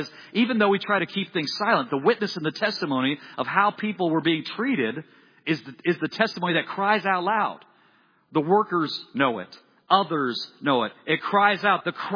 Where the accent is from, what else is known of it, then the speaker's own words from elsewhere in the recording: Iowa, United States; I'm from Iowa. If it's a tornado, we're getting in the basement.